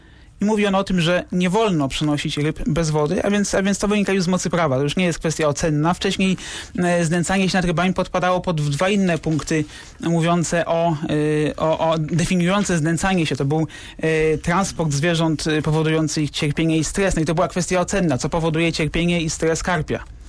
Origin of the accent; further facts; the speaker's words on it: Radom, Masovian Voivodeship, Poland; w Klubie Przyrodników Regionu Radomskiego w Radomiu, skąd pochodzę.